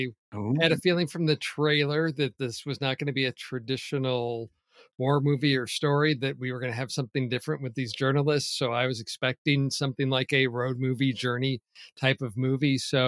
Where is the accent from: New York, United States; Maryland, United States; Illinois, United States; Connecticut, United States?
Illinois, United States; now in Phoenix, United States; Yes, I am originally from Illinois, north suburbs of Chicago, and since leaving there, have been out here in Phoenix, Arizona.